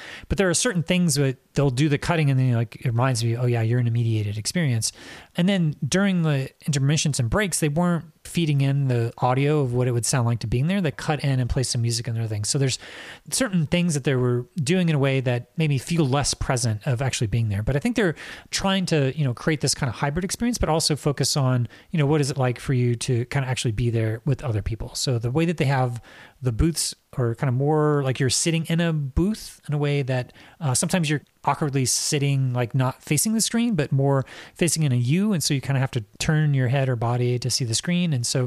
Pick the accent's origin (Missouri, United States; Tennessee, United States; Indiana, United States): Indiana, United States; Indianapolis; and I'm from Indianapolis and I'm a huge Pacers fan